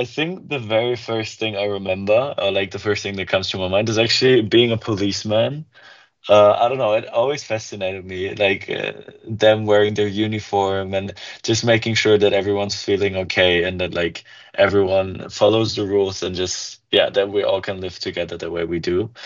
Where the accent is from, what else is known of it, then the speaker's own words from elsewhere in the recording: Munich, Bavaria, Germany; English is a second language; I grew up in Germany. My parents are originally from Bulgaria, but yeah, I was born in Munich, that's in south of Germany, and that's where I've been living most of my life at.